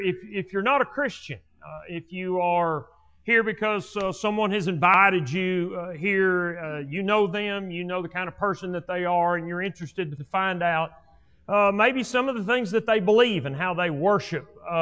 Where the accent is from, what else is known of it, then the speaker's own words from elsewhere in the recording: Slaton, Texas, United States; I grew up in West Texas, outside of Lubbock. Most of my youth was spent in Slayton. We could get up and ride across town on our bicycles, and if Mom didn't know where we were, that was okay.